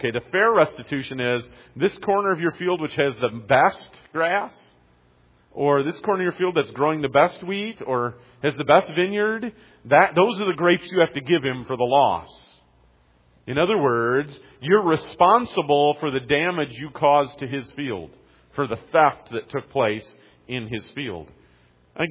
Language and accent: English; Detroit, Michigan, United States; I grew up in Detroit area, and so we knew the names of some of the like platforms of the cars.